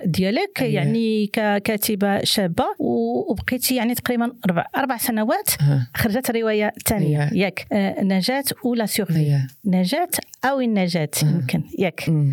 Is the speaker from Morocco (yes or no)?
yes; Rabat, Rabat-Salé-Kénitra, Morocco; انا كيما ولد الرباط